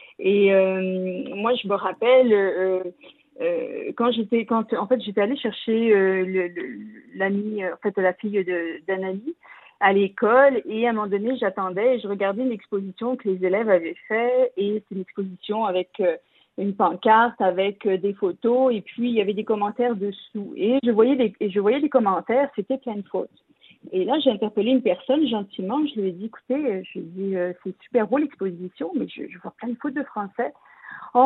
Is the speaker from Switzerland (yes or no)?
no; France; accent: French; mes parents, après quelques années, m'ont dit « Ah, t'as un accent québécois ». Donc, je sais qu'on le perçoit comme on entend mon accent français ici